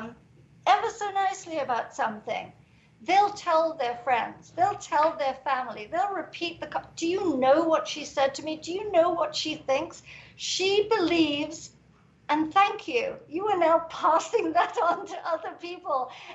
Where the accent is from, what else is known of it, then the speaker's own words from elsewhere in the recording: England, United Kingdom; You know, I'm English, we're supposed to be reserved.